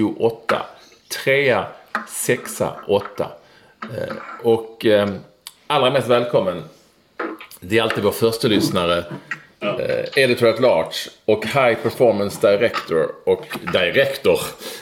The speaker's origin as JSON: {"language": "Swedish", "town": "Malmö", "region": "Skåne", "country": "Sweden", "tie": "born or raised there", "said": "när jag spelade fotboll som liten i Malmö"}